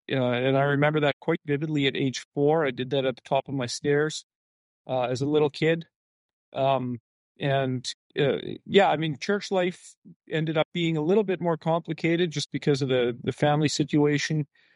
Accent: Manitoba, Canada; I grew up in southeastern Manitoba. Is a very heavily populated by Mennonites. So I come from Low German Mennonites that moved to Canada from Russia in the late 1800s.

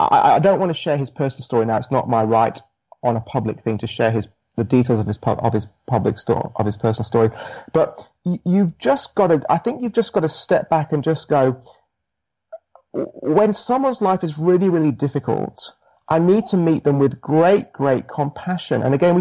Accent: United Kingdom; now in Australia; But yes, my accent is originally from the UK, tempered with a little bit of time in the States, some time in Singapore

